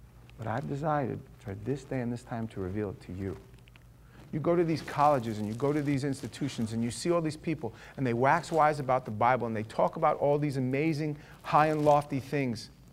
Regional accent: New York, United States; You remember being a kid, I grew up in New York, you know, and we hung out at the local schoolyard.

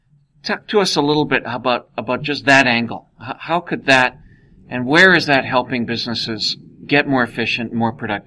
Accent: Canada; As a Canadian business community, we are sadly lacking in terms of efficiency and productivity.

